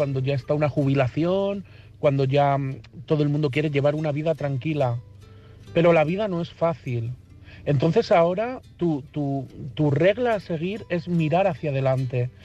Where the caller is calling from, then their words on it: Madrid, Community of Madrid, Spain; de Madrid